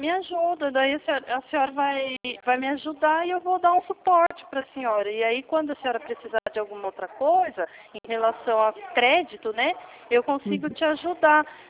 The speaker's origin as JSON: {"language": "Portuguese", "region": "São Paulo", "country": "Brazil", "said": "Eu sou de São Paulo, não falo do Rio de Janeiro"}